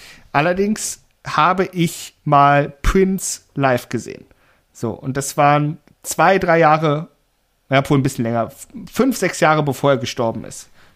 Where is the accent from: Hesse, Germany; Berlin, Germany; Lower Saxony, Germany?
Berlin, Germany; ich als Berliner